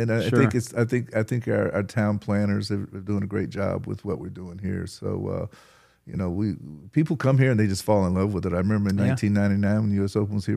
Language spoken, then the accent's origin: English; Southern Pines, North Carolina, United States; Southern Pines was wonderful. In my early years, I was born in 1955, so I ended up I went to kindergarten at West Southern Pines School